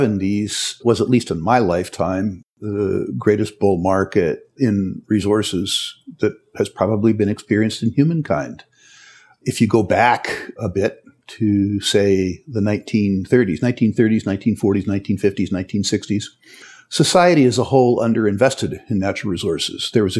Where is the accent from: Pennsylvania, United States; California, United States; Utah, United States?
California, United States; San Jose; born there; I was born in 1953 in San Jose, California, now known as downtown Silicon Valley.